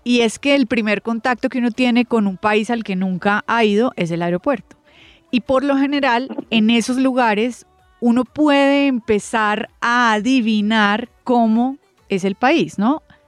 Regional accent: Cúcuta, Norte de Santander, Colombia; Es que yo hablo así porque soy de Cúcuta

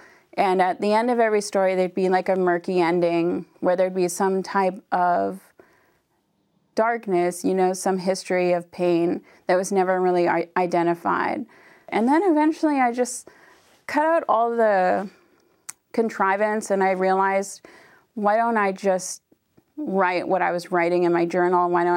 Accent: British Columbia, Canada; Yeah, I grew up on the Seabird Island Band, which is an Indian reserve in British Columbia, Canada.

